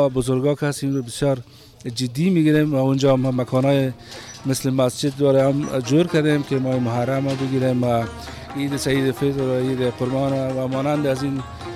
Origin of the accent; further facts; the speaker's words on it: Afghanistan; من که هستم اصلا افغانی هستم، اما تابعیت آلمانی رو دارم. فعلا در شهر مشهد مقدس به سیاحت آمدیم.